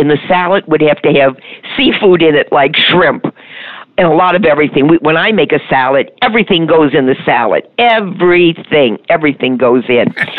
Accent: New Orleans, Louisiana, United States; accent: New Orleans; if I can say it correctly with my New Orleans accent

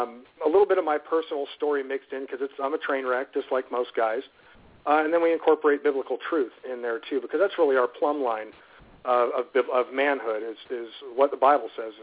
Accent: Florida, United States; I'm a Florida boy, so anyone listening north of about Atlanta is probably snowed in.

